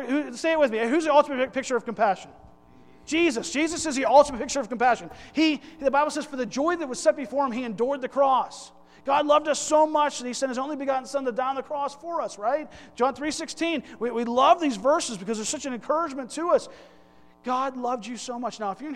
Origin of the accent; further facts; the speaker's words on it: Pennsylvania, United States; moved away; also born or lived in Florida; Because I'm from Pennsylvania in a little area that calls it pop. And then that's where I grew up. And then I moved to Florida